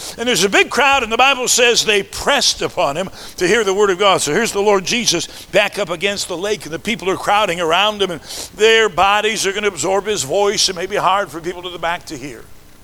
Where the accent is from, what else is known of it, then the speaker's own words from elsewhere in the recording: South Carolina, United States; born there; See, I was born in South Carolina. I know that y'all is not singular, y'all is plural.